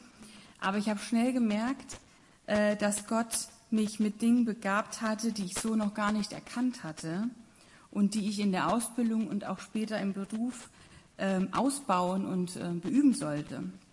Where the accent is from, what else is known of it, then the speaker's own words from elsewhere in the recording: Nanzenbach, Hesse, Germany; Ich komme ja hier aus Nanzenbach, aus einem schönen Land-Dill-Kreis und von 1500 auf 20 Millionen.